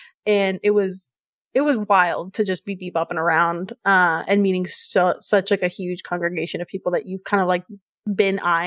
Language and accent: English; The Woodlands, Texas, United States; Because I'll tell people I'm from the Woodlands, and unless you're like from here, you have no idea what that means or where that is. It's Houston.